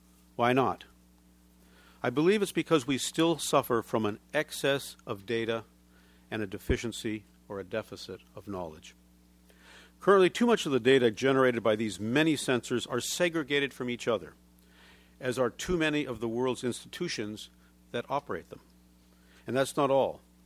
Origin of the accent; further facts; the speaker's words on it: Los Angeles, California, United States; a climate change conference of the governors in Los Angeles, which is my hometown